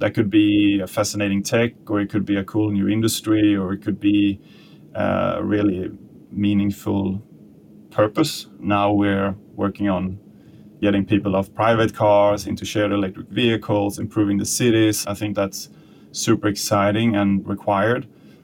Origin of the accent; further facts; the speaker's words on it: Sweden; now in Copenhagen, Denmark; I'm from Sweden, and it would be pretty nice to teleport myself home for Sunday dinners and then head back to Copenhagen.